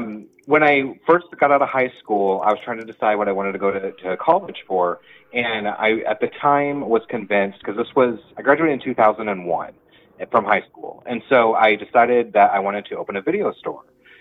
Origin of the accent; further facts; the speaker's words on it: Lincoln, Nebraska, United States; moved away as an adult; also born or lived in Kansas; now in California, United States; I was born in Kansas and moved to Nebraska when I was really young, and grew up in Lincoln, Nebraska. and was there until about 3 years ago. I just moved out to California in 2017 on Thanksgiving.